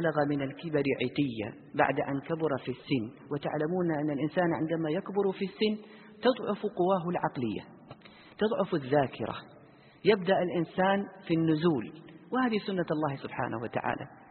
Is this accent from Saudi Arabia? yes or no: yes; Saudi Arabia; من أعظم يمكن العيادات زحمة عندنا في السعودية